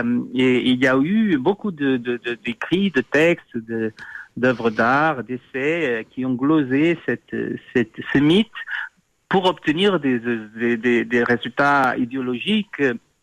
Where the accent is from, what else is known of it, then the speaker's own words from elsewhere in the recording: Lisbon, Portugal; Moi aussi, je viens de Lisbonne et j'ai grandi avec ces anecdotes